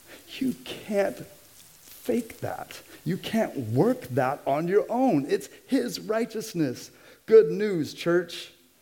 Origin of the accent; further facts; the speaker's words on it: United States; I grew up in a Christian home. How could I do anything wrong? I'm American.